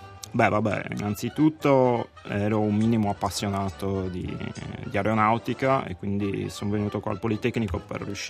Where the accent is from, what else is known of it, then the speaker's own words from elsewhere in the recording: Nuoro, Sardinia, Italy; vengo da Nuoro, più o meno, Nuoro dintorni.